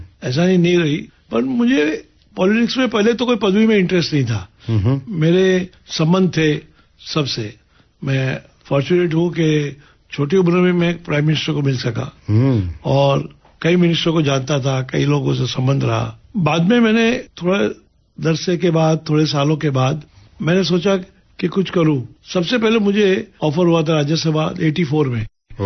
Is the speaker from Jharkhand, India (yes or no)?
no; Mumbai, Maharashtra, India; मैं मुंबई में पैदा हुआ और मुंबई में मेरी स्कूलिंग हुई। स्कूलिंग मेरी हिंदुविद्या भवन में हुई